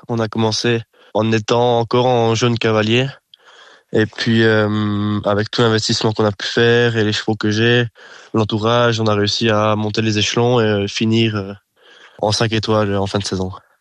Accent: Jura, Switzerland; Genève et Bâle, c'est des concours où on aime en tant que Suisse particulièrement monter, en tant que Jurassien

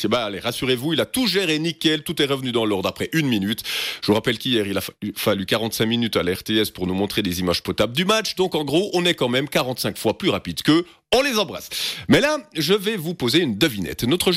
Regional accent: Jura, Switzerland; Oui, chez nous en Ajoie.

